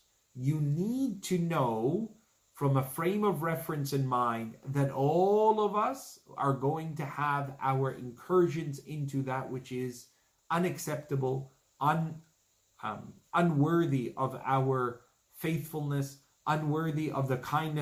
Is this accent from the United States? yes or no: no; Canada; I was born and raised in Canada. I used to sing Christmas carols in public school.